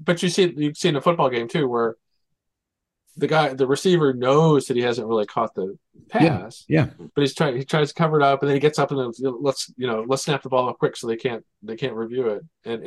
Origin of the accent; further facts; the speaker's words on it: Kansas City, Missouri, United States; born there; My best friend. We were born on the same day in Kansas City.